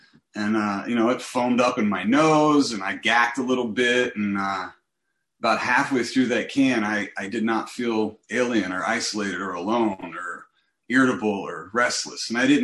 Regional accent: East Coast, United States; I don't know if they do that on the West Coast, but I grew up on the East Coast.

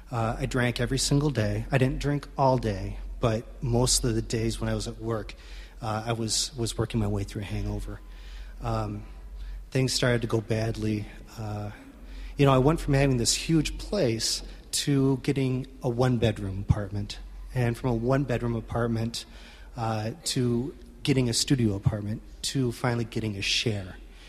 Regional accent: Detroit, Michigan, United States; I was born in Detroit. I was brought in the Midwest.

